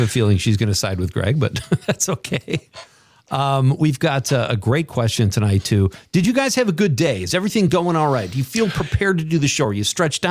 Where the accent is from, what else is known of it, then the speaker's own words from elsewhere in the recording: Wisconsin, United States; We just mentioned we're from Wisconsin. We love the seasons.